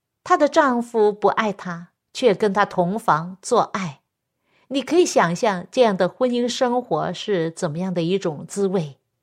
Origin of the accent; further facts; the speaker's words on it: China; 本来我们中国人对这方面很保守的